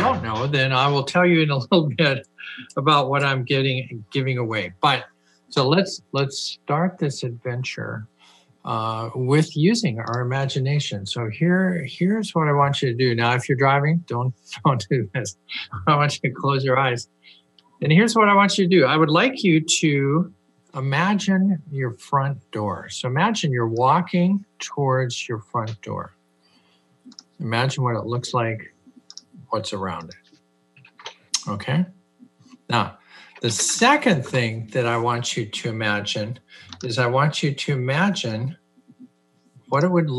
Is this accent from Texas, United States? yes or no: no; Minnesota, United States; I grew up in Minnesota. I kind of knew what North Dakota might be like.